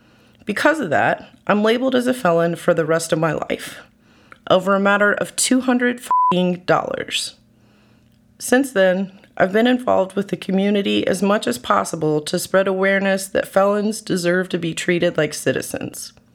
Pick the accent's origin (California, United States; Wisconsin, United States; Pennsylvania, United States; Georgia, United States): Wisconsin, United States; Eau Claire; also born or lived in Kentucky; it took me back to where it all started in Eau Claire, Wisconsin. Born and raised in Eau Claire, I was sick of living with my father, so I left and moved in with my mother in Kentucky.